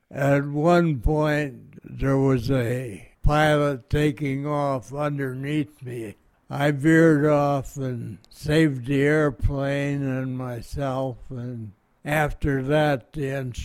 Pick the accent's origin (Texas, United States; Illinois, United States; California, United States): Illinois, United States; Oswego; also born or lived in Becker, Minnesota; Oh, I was born in Becker, Minnesota. My parents were potato farmers, and they had quite a drought, and over several years, and lost the farm. And we moved to Illinois, and so actually, from 2 years on till 18, when I went in the Navy, I was a resident of Oswego, Illinois.